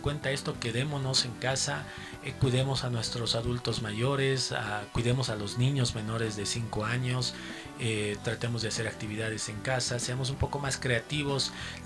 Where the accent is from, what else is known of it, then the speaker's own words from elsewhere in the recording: Cochabamba, Bolivia; de nosotros como cochabambinos, como cochabambinas, como bolivianos, como bolivianas